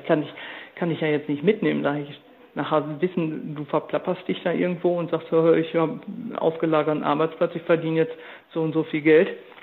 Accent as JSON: {"language": "German", "town": "Enniger", "region": "North Rhine-Westphalia", "country": "Germany", "said": "Also man hat mich schon im Dorf, ich komme aus Enniger"}